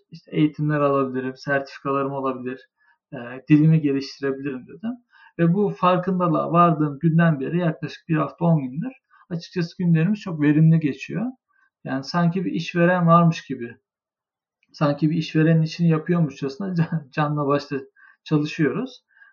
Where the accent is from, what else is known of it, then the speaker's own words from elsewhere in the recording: Ankara, Turkey; Şimdi Ankaralıyız mesela.